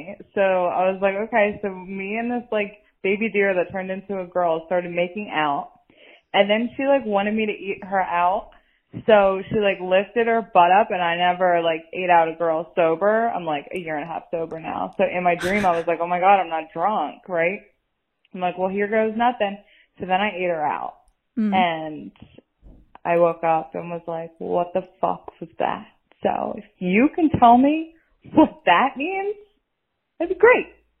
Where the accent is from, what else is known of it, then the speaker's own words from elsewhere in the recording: New Jersey, United States; I'm from South Jersey.